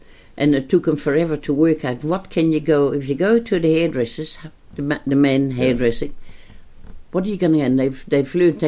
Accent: Maastricht, Limburg, Netherlands; now in Palmerston North, New Zealand; I became, when we came from Maastricht to Palmerston, I became a bit more involved here with a few Dutchies.

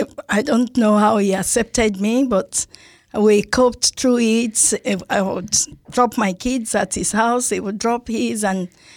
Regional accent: South West, Nigeria; now in New Zealand; I'm from Nigeria, the western part of Nigeria

